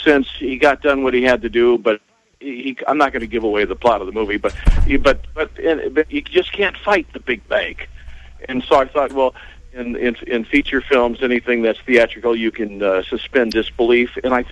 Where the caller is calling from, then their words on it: Michigan, United States; Hi, I'm calling from Michigan, and I saw a film.